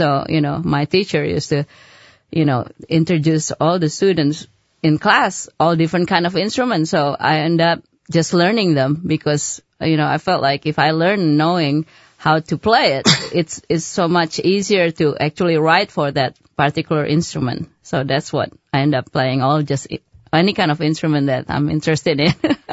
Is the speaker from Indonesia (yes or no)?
yes; Indonesia; I'm from Indonesia originally, yes.